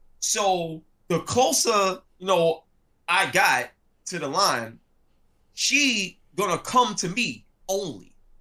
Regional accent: New York, United States; I'm from the hood. I'm from East New York, Brooklyn. So, and, you know, when you grow up in the struggle

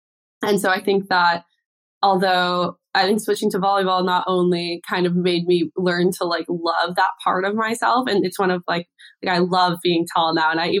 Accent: Canada; So I feel like as a Canadian, it's almost like as soon as you start walking, you strap skates on your feet.

